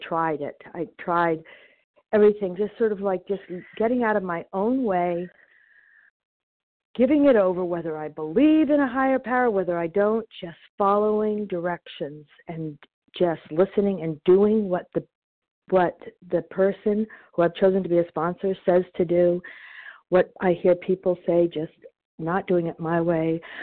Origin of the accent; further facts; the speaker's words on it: New Hampshire, United States; from New Hampshire.